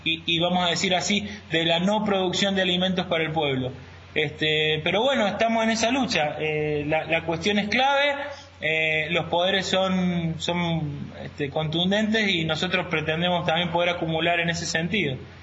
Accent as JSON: {"language": "Spanish", "country": "Argentina", "said": "Nosotros tenemos el triste honor como Argentina de ser el primer país en el que se autorizaron los transgénicos"}